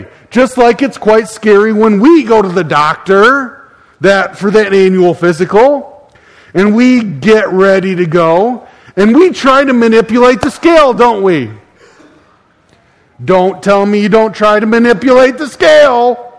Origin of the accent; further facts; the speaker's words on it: Michigan, United States; And while I'm from Michigan, like Ryan, don't hold that against me.